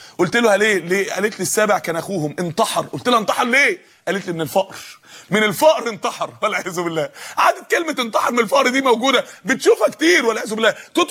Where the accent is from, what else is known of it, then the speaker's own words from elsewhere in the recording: Mansoura, Dakahlia, Egypt; عندنا في المنصورة جمعية جابوا قدرة فول طبخوها